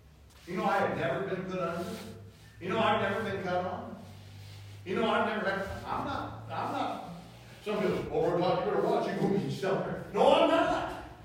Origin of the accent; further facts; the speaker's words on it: Xenia, Ohio, United States; I am thankful I'm born and raised in Xenia, Ohio. Yeah, that's right, Ohio. I'm glad I grew up there.